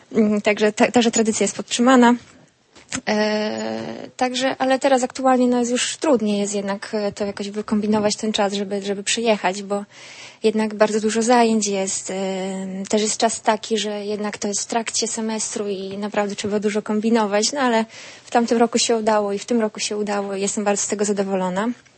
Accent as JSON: {"language": "Polish", "town": "Ustrzyki Dolne", "region": "Subcarpathian Voivodeship", "country": "Poland", "lives_now": "Lublin, Poland", "said": "Czy ja jestem z Ustrzyk akurat Dolnych. Znaczy aktualnie studiuję w Lublinie"}